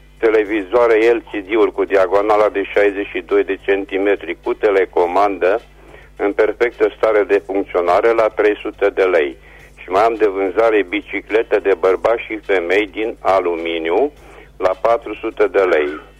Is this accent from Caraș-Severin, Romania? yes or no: yes; Reșița, Caraș-Severin, Romania; sunt din Reșița